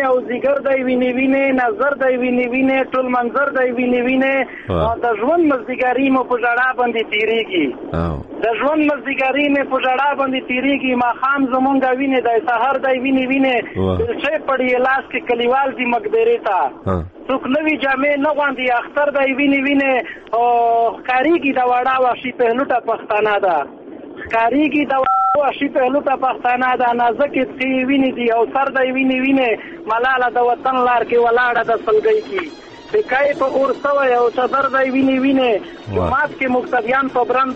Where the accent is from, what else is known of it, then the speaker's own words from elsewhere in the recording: Maizar, Khyber Pakhtunkhwa, Pakistan; یاره زه خو د شمالي وزیرستان یم.